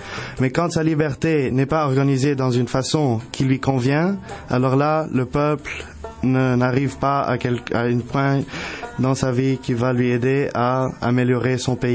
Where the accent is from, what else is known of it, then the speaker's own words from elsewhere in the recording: Canada; also born or lived in Lebanon; Je suis un Canadien, mais qui a des origines libanaises. J'ai passé la plupart de ma vie au Liban, dans une école américaine, et puis je passais mes étés ici